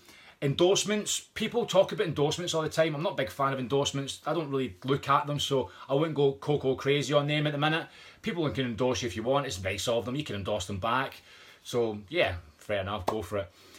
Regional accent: Scotland, United Kingdom; I'm Scottish, don't like spending £80 on something I don't need.

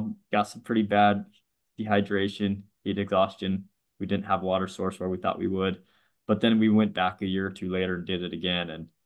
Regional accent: Provo, Utah, United States; I grew up in a small town called Provo, Utah. And so sadly, you know, I grew up my whole life pretty much in the foothills, the Indian Hills.

